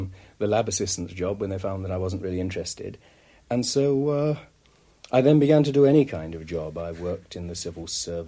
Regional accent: Leicester, East Midlands, United Kingdom; I'm from the Midlands, from Leicester.

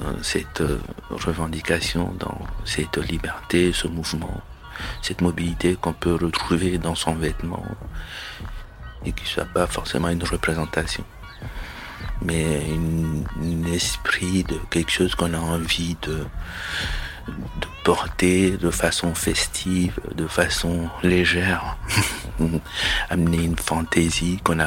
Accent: Mali; Moi, je venais du Mali, d'Afrique, j'avais aussi d'autres préoccupations dans ma tête

